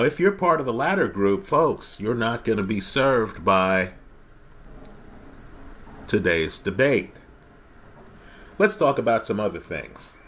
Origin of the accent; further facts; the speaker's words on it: United States; Wherever Rolexes are imported from, I, as an American, should have the freedom to buy one.